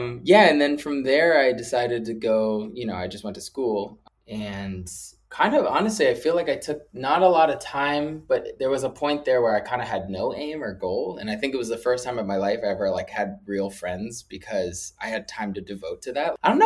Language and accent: English; Arizona, United States; It was like the first time I had ever been to New York from, you know, because I'm from Arizona and stuff.